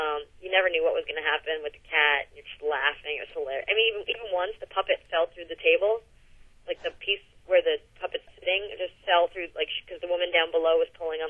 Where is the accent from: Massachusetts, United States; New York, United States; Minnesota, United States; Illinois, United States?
New York, United States; I grew up in New York, and I'm used to doing leave me alone, I can do it myself.